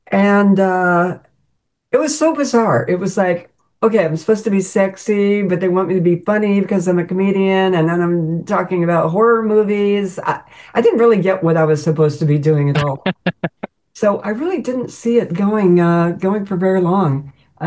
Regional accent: Kansas, United States; Where I grew up in Kansas, we were too poor to have a horror host.

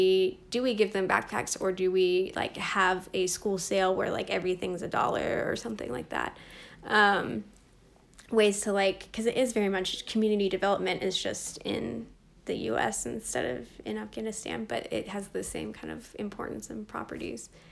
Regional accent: Florida, United States; she was living in my hometown, my small, very white hometown in Florida.

